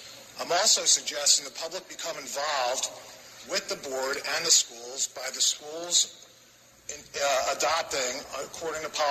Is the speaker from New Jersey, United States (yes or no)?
yes; Voorhees, New Jersey, United States; I'm from Voorhees.